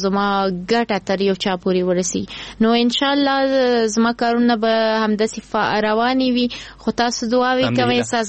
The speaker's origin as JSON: {"language": "Pashto", "region": "Kabul", "country": "Afghanistan", "tie": "born there", "said": "زه په کابل کې زیږیدلی یم نو نه زه یعنی ځان د ټول افغانستان بولم"}